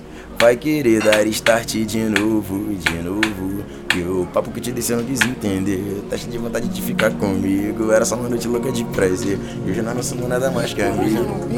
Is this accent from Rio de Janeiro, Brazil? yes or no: yes; Rio de Janeiro, Brazil; accent: carioca; also born or lived in Cazenga, Angola; Sou angolano, nascido no município do Kazenga, moro aqui no Rio de Janeiro há 20 anos e tenho 22 anos de idade, né? Sou praticamente carioca, igual algumas pessoas falam, pelo meu sotaque.